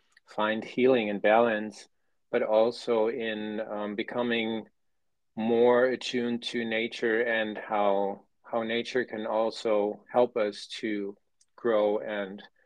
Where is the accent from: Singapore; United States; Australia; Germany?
Germany; English is a second language; Let's just say when I was growing up and when I was leaving high school, I was really keen on leaving Germany.